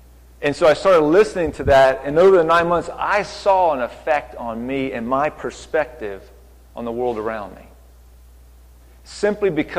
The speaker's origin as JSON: {"language": "English", "region": "Florida", "country": "United States", "tie": "born or raised there", "lives_now": "Waynesville, United States", "said": "I'm born and raised in Florida, seen manatees."}